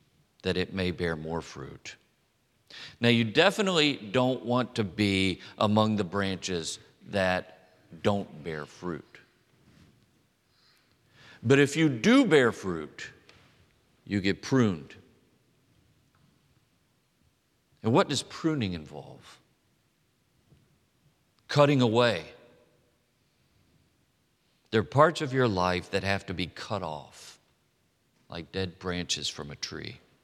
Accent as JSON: {"language": "English", "region": "Texas", "country": "United States", "said": "I came from Texas and we don't broast things. We smoke them. We grill them."}